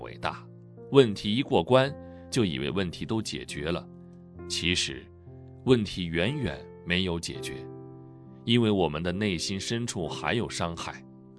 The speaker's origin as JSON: {"language": "Chinese", "country": "Taiwan", "tie": "born or raised there", "said": "我从小生活在台湾一个拜拜的家庭，我妈妈就是传统的家庭主妇，我妈妈每天都要拜拜"}